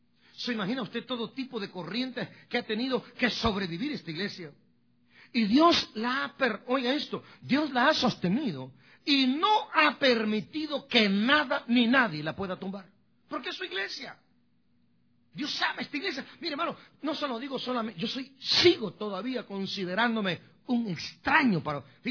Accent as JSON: {"language": "Spanish", "country": "Guatemala", "tie": "born or raised there", "said": "Hay un río allá en mi pueblo que se llama Motagua. Y el río Motagua agarra tres departamentos."}